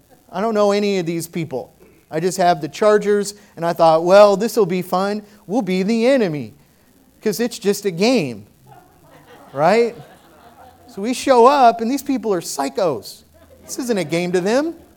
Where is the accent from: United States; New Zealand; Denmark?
United States; Oklahoma; I am from Oklahoma. You can go ahead and say amen. Anyway, so I'm from Oklahoma. I was raised in a family who are Oklahoma Sooners fans, which is a football team in Oklahoma